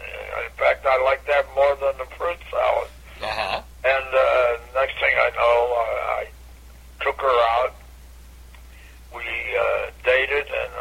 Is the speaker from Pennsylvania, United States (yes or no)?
yes; Pittsburgh, Pennsylvania, United States; So I was going to my hometown, which is Pittsburgh. I'm a Steeler fan.